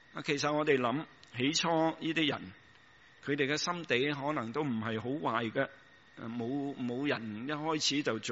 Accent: Guangdong, China; 鞋我們廣東人就是這樣鞋這樣。

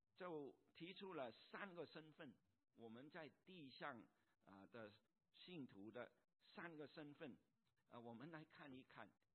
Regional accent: China; now in United States; 就是我们做移民的，我们和家乡关系这个微妙的一个关系，我们是入籍了，我们是美国人，但是我们身上还是带着中国人的血，所以呢通常都有一个矛盾的一件心情。

